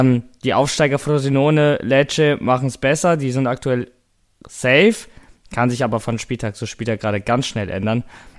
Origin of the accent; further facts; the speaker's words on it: Northern Germany, Germany; Ja, ich komme aus dem Norden. Ich habe hier Flachland. Hier ist gar nichts.